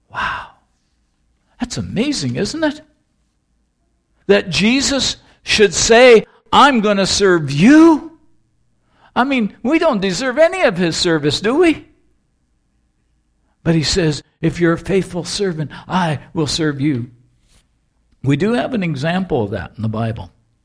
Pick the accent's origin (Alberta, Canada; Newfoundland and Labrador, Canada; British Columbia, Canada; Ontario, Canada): British Columbia, Canada; Kamloops; When I grew up near Kamloops, it was that way almost every night when you came in from the dust of the ground.